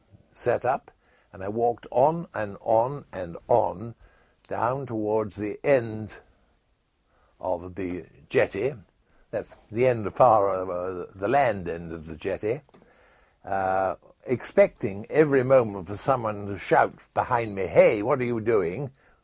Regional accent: England, United Kingdom; accent: English; I always tried not to talk on the ship because of my English accent sticks out like a sore thumb.

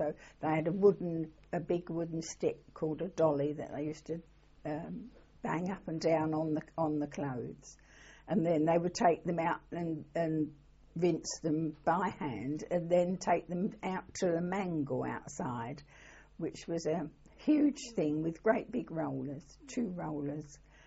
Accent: Camden, London, United Kingdom; I came from around that area, yes.

